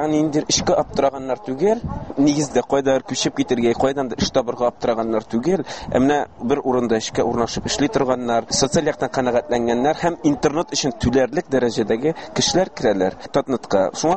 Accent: Shygyrdan, Chuvashia, Russia; минем туган авылым Шыгырданда мәктәп интернетлаштырылды

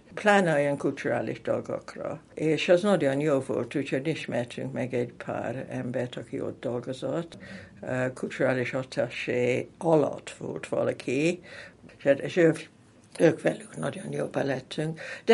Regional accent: England, United Kingdom; first language English; Hungarian is a second language; mivel született angol vagyok

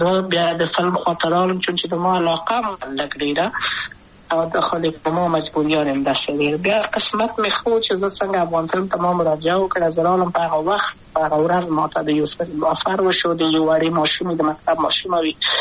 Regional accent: Kabul, Afghanistan; also born or lived in Maidan Wardak; د کابل په تخت پل سیمه کې یم او لویا شویم کابل

